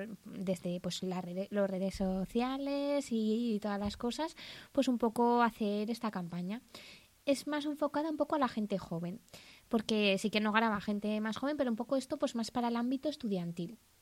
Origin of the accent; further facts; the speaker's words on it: Zaragoza, Aragon, Spain; yo soy de aquí de Zaragoza, uh-huh. No tengo ninguna conexión con ningún sitio en el que se hable ahora aragonés